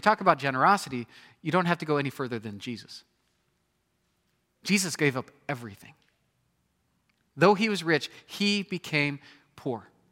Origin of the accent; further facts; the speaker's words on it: Nebraska, United States; I grew up in Nebraska. A lot of my good friends were farmers.